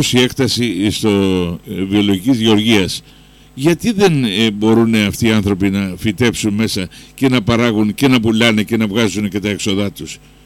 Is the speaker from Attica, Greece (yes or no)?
no; Ionian Islands, Greece; Φυσικά του λέω: είμαι Κεφαλονίτης και γι' αυτό σου κάνω την παρατήρηση.